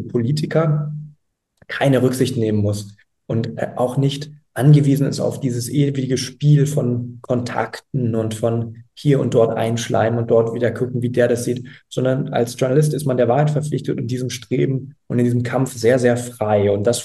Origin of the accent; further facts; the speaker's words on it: Berlin, Germany; Also ich bin aufgewachsen hier in Berlin, Kreuzberg, und da kriegt man natürlich viel mit.